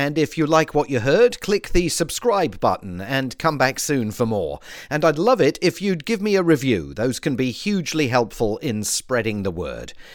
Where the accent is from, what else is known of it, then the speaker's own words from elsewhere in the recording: United Kingdom; now in United States; as a Brit living here